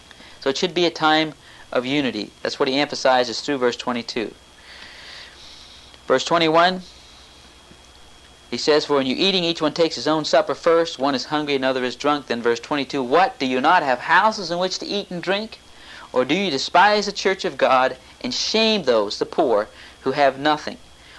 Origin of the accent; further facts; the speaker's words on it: Pennsylvania, United States; In fact, where I grew up in Pennsylvania, we attended a brethren church that just had communion twice a year.